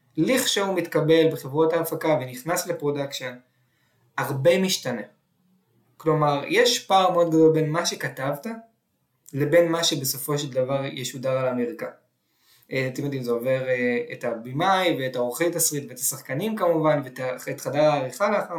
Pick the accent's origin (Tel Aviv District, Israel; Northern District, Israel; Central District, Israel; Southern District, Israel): Tel Aviv District, Israel; Tel Aviv; אני גדלתי בצפון תל אביב